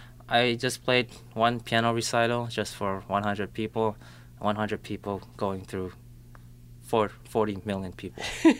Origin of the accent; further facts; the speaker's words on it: East Coast, United States; I'm from the East Coast, so I never saw palm trees.